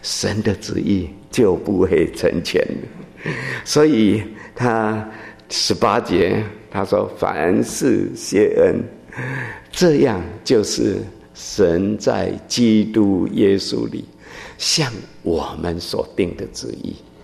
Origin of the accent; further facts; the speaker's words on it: China; 如果我们中国人不能够彼此相爱，那别人为什么要来爱我们？